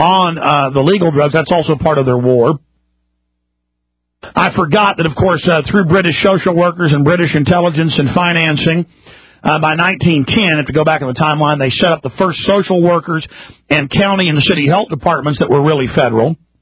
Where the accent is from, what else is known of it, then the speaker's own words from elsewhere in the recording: Rockwall, Texas, United States; By the way, again, I grew up in Rockwall, Texas